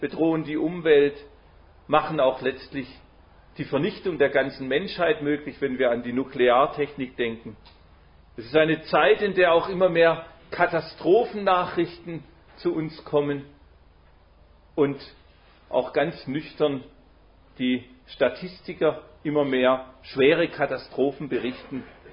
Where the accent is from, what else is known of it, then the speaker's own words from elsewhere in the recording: Leonberg, Baden-Württemberg, Germany; Ich komme aus Stuttgart, Leonberg bei Stuttgart in Süddeutschland. Ich bin 57 Jahre alt und darf seit 27 Jahren dem Herrn Jesus nachfolgen.